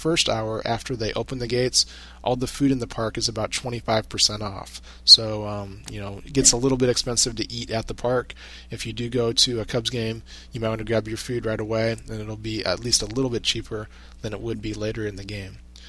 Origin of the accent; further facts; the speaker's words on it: Kansas City, Missouri, United States; we're actually from Kansas City, of course